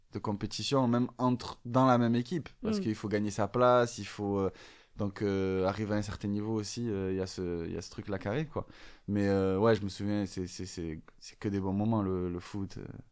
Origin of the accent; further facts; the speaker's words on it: Marseille, Provence-Alpes-Côte d'Azur, France; on est marseillais